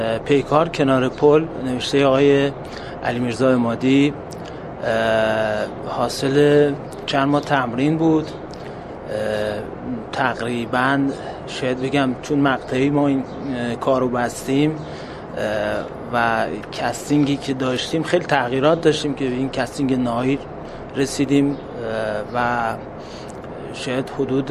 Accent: Kermanshah, Iran; چون من خودم بچه کرمانشاه هستم

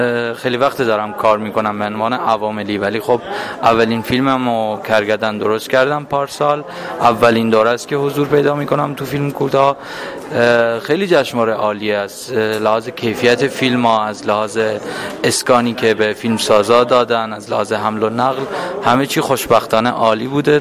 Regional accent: Sanandaj, Kurdistan, Iran; ، بچه سنندجم

